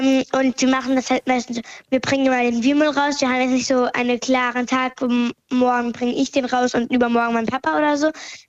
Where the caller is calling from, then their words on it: Kiel, Schleswig-Holstein, Germany; Ich bin 10 Jahre alt und komme aus Kiel.